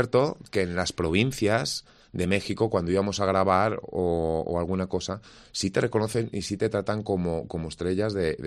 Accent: Spain; sería un placer ganar un premio en mi país

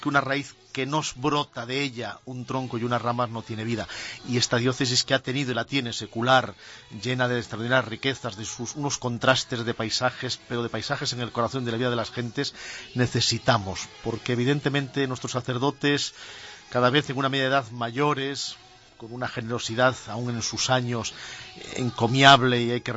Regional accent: Ourense, Galicia, Spain; cuando uno se define como gallego, como ourensano, al mismo tiempo te defines como ciudadano del mundo.

